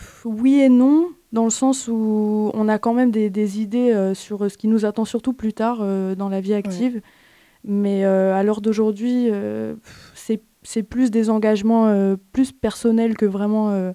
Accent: Provence-Alpes-Côte d'Azur, France; j'ai 21 ans. Je suis originaire des Alpes-Maritimes

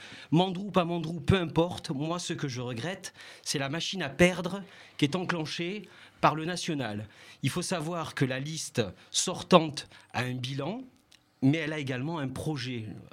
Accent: Montpellier, Occitanie, France; Je fais le grand écart entre Montpellier et Bordeaux, mais je suis Montpelliérain.

